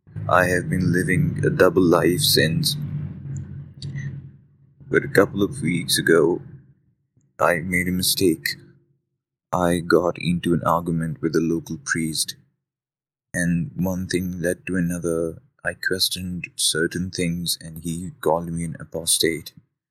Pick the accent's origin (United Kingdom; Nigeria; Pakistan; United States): Pakistan; English is a second language; I am from Pakistan. I am an ex-Muslim. I left my religion a year ago.